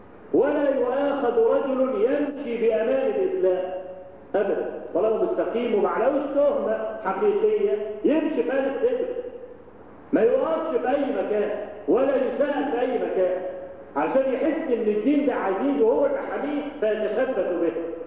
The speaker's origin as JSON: {"language": "Arabic", "country": "Egypt", "said": "احنا عادتنا كمصريين"}